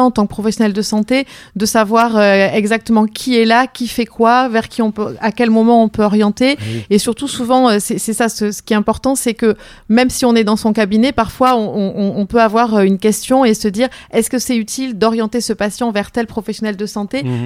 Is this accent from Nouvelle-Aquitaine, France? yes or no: yes; Dax, Nouvelle-Aquitaine, France; je suis une Dacquoise pure souche puisque je suis née à Dax. Je suis mariée avec un Dacquois et mes trois enfants sont aussi nés à Dax. J'ai quitté Dax pendant 4 ans pour faire mes études, pour devenir orthophoniste à Bordeaux.